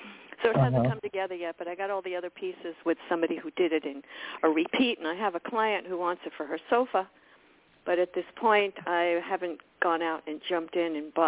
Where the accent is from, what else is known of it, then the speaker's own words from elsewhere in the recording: Florida, United States; I'm from South Florida